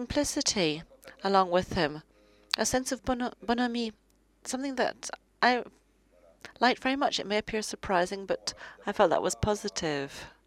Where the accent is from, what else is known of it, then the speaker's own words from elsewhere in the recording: Germany; I'm German. I'm from Germany.